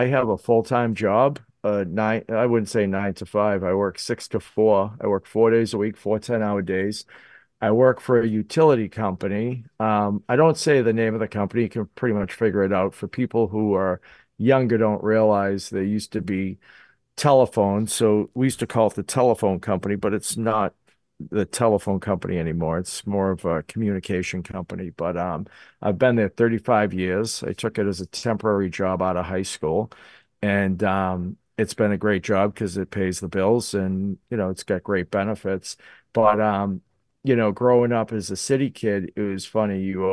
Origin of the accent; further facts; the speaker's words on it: Malden, Massachusetts, United States; the from Malden, I'm from Malden, Mass. That's the town I live in. It's just north of Boston.